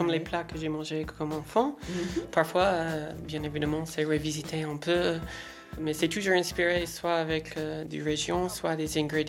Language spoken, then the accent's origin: French; Ohio, United States; French is a second language; je viens d'Ohio, qui n'est surtout pas New York.